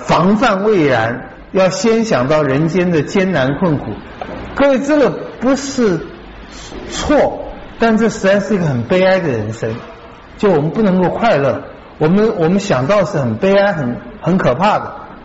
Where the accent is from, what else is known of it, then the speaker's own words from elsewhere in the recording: Taiwan; 我们在台湾年轻出生长大